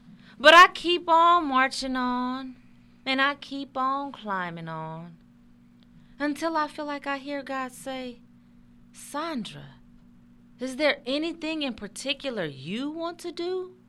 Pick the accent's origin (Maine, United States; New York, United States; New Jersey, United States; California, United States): California, United States; Oakland; Even though I grew up in Oakland, the Bay Area, I'm a country girl at heart.